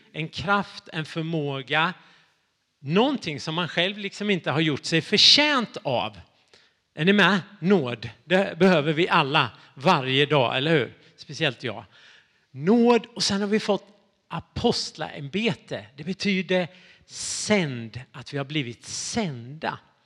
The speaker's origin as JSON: {"language": "Swedish", "region": "Småland", "country": "Sweden", "said": "Och så Småland då. Jag är från Småland."}